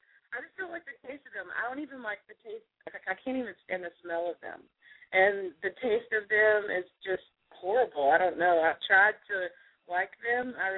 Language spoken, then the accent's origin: English; Texas, United States; I'm from Texas.